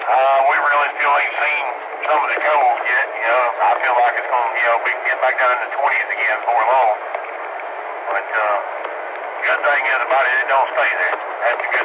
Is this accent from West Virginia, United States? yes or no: yes; West Virginia, United States; moved away as an adult; I'm originally from West Virginia and moved down here 3 months into 99 and been here ever since. I hadn't been home in about 15 years.